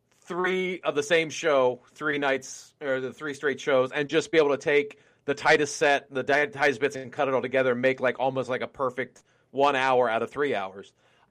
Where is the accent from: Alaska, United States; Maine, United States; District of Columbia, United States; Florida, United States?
District of Columbia, United States; Washington; shooting it in D.C. was great and fun and a wonderful experience, and I'm glad I did it in my hometown.